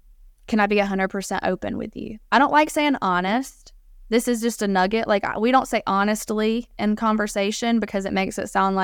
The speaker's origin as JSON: {"language": "English", "region": "the South", "country": "United States", "said": "I'm from the South"}